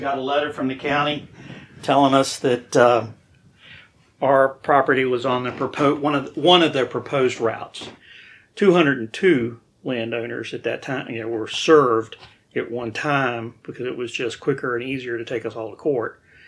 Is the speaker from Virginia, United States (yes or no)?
yes; Roanoke, Virginia, United States; No, I grew up in town. My dad, he was an insurance agent. He had his own business. And I grew up in Roanoke.